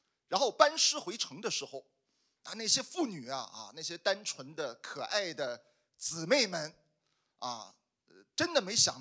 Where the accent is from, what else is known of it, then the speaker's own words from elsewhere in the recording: China; 我们中国人特别容易理解，因为我们中国的诗词也是这样的